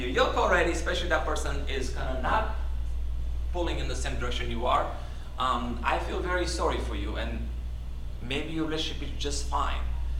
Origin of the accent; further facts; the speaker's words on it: Romania; when I was growing up in Romania, when I became a Christian, I was 19.